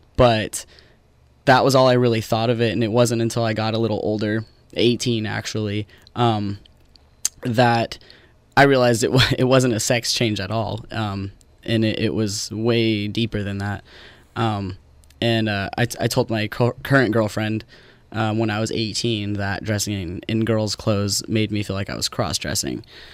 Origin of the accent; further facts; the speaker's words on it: Paradise, California, United States; born there; Okay. Well, I was born in Paradise, California.